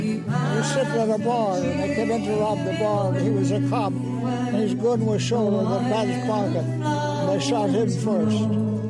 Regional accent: Ireland; growing up in Ireland

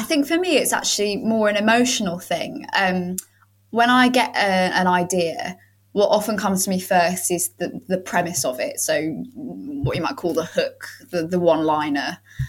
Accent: London, United Kingdom; I've been here in this house for a year now, actually. But my parents, so I grew up in East London, and then my parents moved down to Ramsgate about 10 years ago now.

